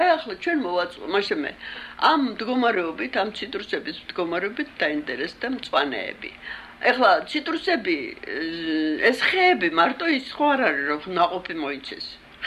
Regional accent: Tbilisi, Georgia; მე თბილისელი ვარ და ახლა უცბა თბილისში დავბრუნდი და მე ცხოვრობ სასტუმროში, ივერიაში.

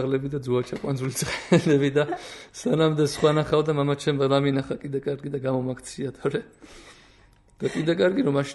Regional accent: Kakheti, Georgia; also born or lived in Tbilisi; სანახევროდ თბილისში ვიზდებოდი მე და რომ მომენატრებოდა ჩემი კახეთი და ჩემი კუთხის ხალხი

